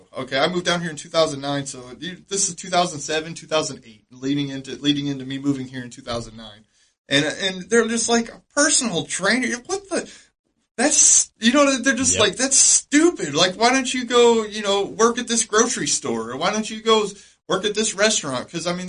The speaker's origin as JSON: {"language": "English", "region": "Michigan", "country": "United States", "said": "That's like I came here from Michigan, man. I mean, Michigan is, there's not a lot of money there."}